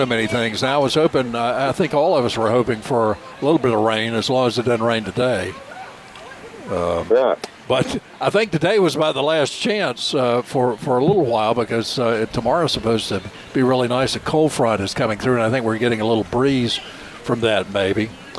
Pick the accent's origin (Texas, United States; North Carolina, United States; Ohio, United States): North Carolina, United States; Nashville; from the Arboretum and Extension Service in Nash County in Nashville, my hometown, coming up.